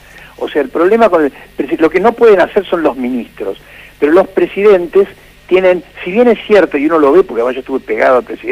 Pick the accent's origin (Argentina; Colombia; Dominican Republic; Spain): Argentina; en 44 millones de personas que somos los argentinos